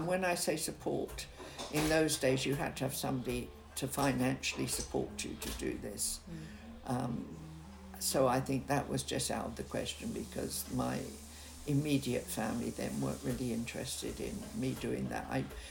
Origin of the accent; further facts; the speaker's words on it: London, United Kingdom; because I came from the East End of London, everyone around there was very, very, very posh, very well heeled, which is meaning very well off.